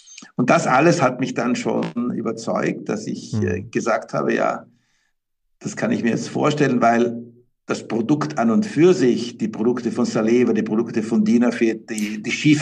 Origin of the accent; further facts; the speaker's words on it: Trentino-Alto Adige, Italy; Als dann dieser Anruf aus meiner Heimatstadt Südtirol kam